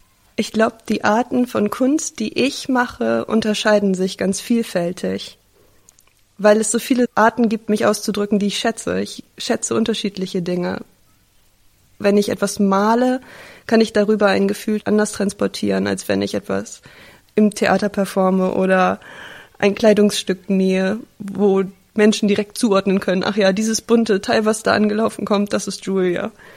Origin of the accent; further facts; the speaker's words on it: Hamburg, Germany; born there; Ich bin 34 Jahre alt und ich bin in Hamburg geboren.